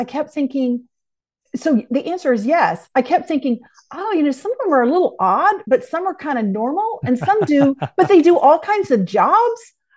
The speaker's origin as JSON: {"language": "English", "town": "Tampa", "region": "Florida", "country": "United States", "moved": "as an adult", "lives_now": "Amsterdam, Netherlands", "said": "Yes, I'm in Amsterdam, the capital of the Netherlands in Europe. I'm from Tampa, Florida, originally."}